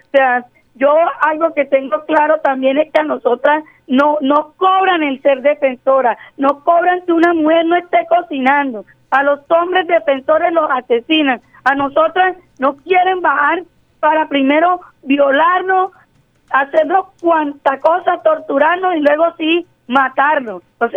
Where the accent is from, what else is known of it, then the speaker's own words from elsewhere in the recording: San Juan Nepomuceno, Bolívar, Colombia; llegué anoche porque tenía a mis hijos también aquí y porque yo soy montemariana, sanjuanera, estudio en Barranquilla